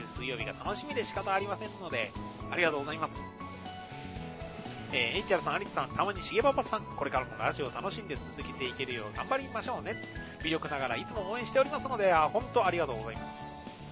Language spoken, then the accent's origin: Japanese; Kagawa, Japan; now in Osaka, Japan; 大阪にいますけど、私、香川出身なんですよ。うどん人です。